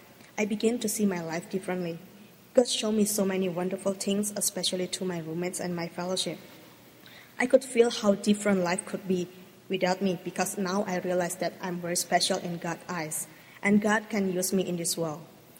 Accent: Indonesia; I came from a family with a Buddhist background. As it generally happens in my home country, Indonesia, the children tend to follow their parents' belief. So I always refer myself to a Buddhist

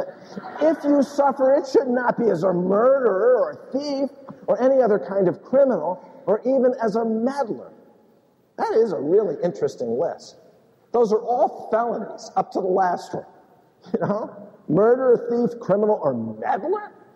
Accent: United States; And I chose to be proud of the fact that I'm an American. I'm glad that I'm from the United States.

